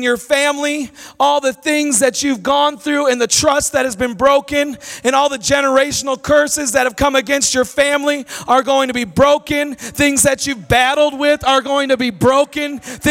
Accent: Minnesota, United States; But I'm from Minnesota.

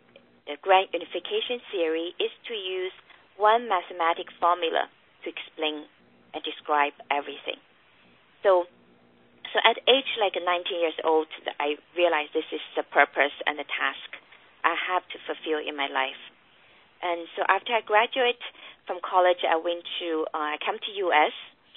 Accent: China; I grew up in China.

